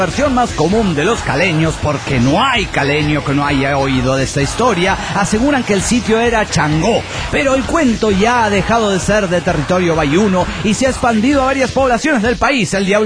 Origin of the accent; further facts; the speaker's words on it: Mexico City, Mexico; del Distrito Federal Mexicano!